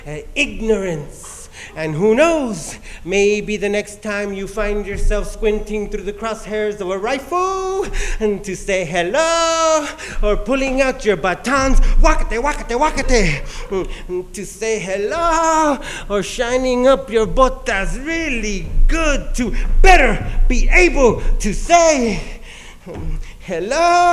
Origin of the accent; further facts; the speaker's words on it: Nueva Rosita, Coahuila, Mexico; now in United States; And this one says that I come from Nueva Rosita, Coahuila. A quick shout out to mi pueblo. Hey, compadres, I made it, yes, USA all the way